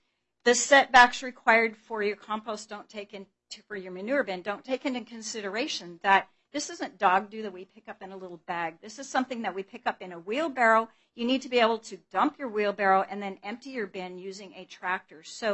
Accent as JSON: {"language": "English", "region": "Washington", "country": "United States", "said": "from Central Kitsap, and I'm very familiar with setbacks."}